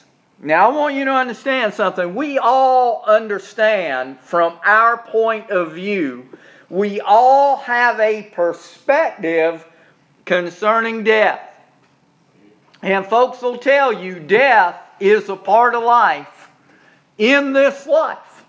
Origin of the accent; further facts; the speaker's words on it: Charleston, South Carolina, United States; We are back in Wayne County after going to my hometown in Charleston, South Carolina